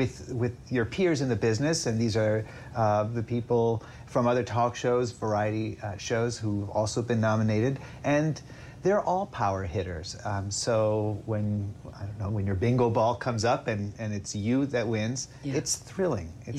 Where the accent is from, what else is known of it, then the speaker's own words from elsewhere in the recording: New York, United States; I grew up mostly in upstate New York. So I was the son of a professor at Cornell University